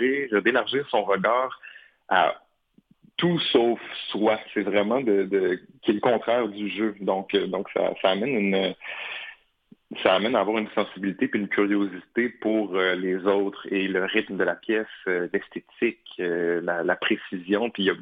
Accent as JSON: {"language": "French", "town": "Montreal", "region": "Quebec", "country": "Canada", "said": "Ben moi, en fait, je viens de Montréal, mais j'ai étudié à Québec."}